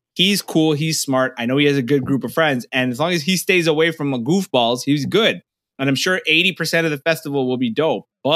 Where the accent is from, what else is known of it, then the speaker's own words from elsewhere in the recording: Toronto, Ontario, Canada; And I'm from Cedar Bray, so I dipped.